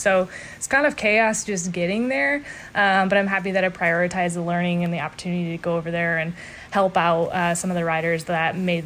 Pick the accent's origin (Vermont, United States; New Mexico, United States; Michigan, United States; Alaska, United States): Michigan, United States; I am from Michigan, just returning back from the UCI Gravel World Championships over in Italy.